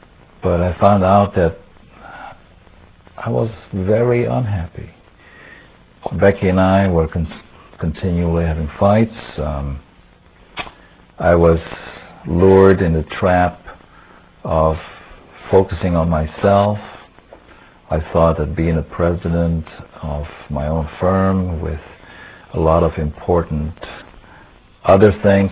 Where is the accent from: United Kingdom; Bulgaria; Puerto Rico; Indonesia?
Indonesia; moved away as an adult; now in United States; I didn't grow up here. I grew up in Indonesia, and I came here to the United States when I was 21 years old